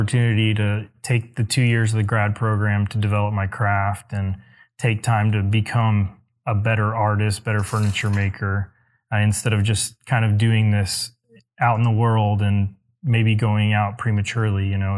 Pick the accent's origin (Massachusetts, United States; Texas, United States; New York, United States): Texas, United States; Sugar Land; I'm from Sugar Land. And I've always been in either Catholic, Lutheran, Baptist schools, a lot of, Christ-centered education.